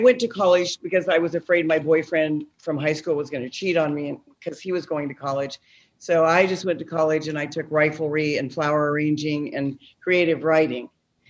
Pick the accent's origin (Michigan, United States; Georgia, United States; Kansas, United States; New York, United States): Kansas, United States; Wichita; I'm in Wichita, Kansas. This is my hometown.